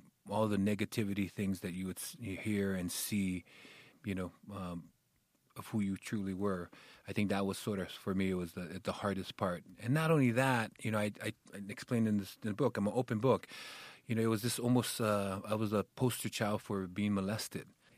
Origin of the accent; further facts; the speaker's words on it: Hawaii, United States; I grew up in a very poor family, but it was, you know, growing up in Hawaii, poor is a lot better than anywhere else, I think, in the world.